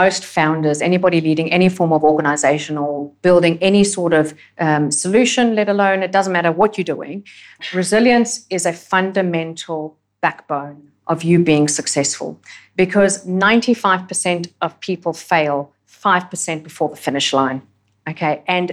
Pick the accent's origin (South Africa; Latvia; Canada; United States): South Africa; now in Australia; as a South African woman and then as an alpha female, I terrified the absolute pants off her